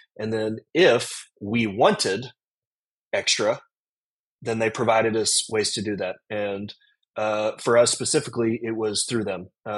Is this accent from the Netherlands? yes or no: no; Sherman, Texas, United States; born there; So I was born in Sherman, Texas, even a little further north, as close as you can get to the Oklahoma border.